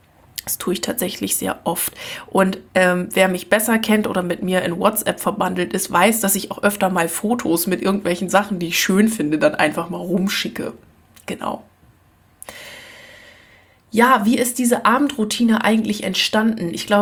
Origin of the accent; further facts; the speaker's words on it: Lower Saxony, Germany; dass ich ja ursprünglich vom Land komme. Ich komme ja aus Ostfriesland und ich habe das schon früher als Jugendliche gehasst wie die Pest, dass nirgendswo irgendwas los war.